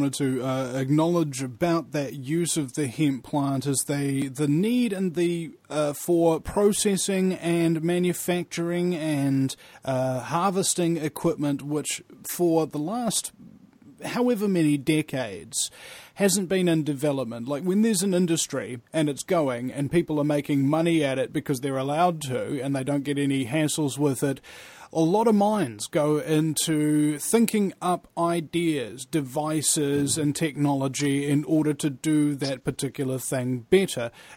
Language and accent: English; New Zealand; as a New Zealander, I think, we can come up with some very, very interesting number 8 wire solutions to all of these problems.